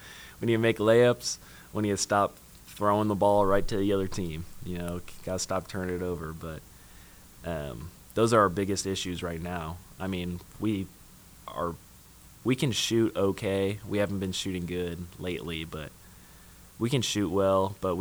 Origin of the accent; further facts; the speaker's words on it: Kansas City, United States; Yeah, I'm from Kansas City, but I got a little bit closer.